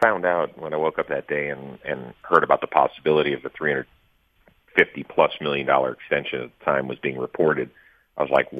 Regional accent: Cleveland, Ohio, United States; now in Los Angeles, United States; I've lived in L.A. for the last 20-plus years, but I grew up in Cleveland, diehard Indians, Browns, Cavs fan

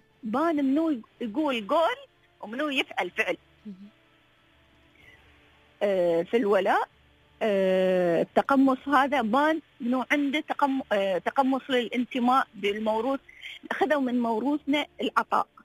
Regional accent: United Arab Emirates; أنا مثلا إماراتية

